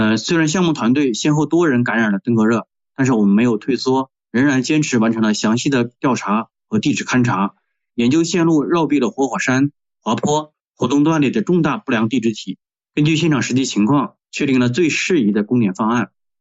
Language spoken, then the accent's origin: Chinese; Hubei, China; now in Tianjin, China; 我的老家呢是在湖北，毕业后呢就一直在天津工作，实际上算是一个半个北方人嘛。